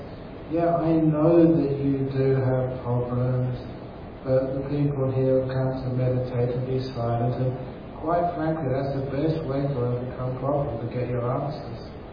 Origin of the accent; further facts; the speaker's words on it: Australia; He asked me. He said, oh, I'm from Australia.